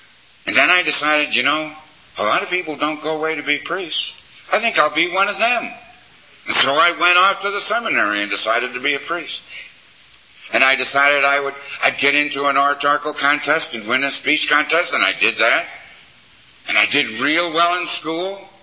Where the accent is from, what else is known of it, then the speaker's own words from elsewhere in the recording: Chicago, Illinois, United States; I was born in Chicago, Illinois. Fine Christian parents.